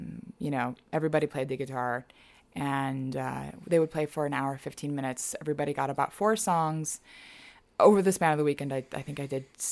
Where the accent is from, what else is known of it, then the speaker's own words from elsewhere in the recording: Laredo, Texas, United States; I grew up in Laredo. I grew up with, the machismo culture.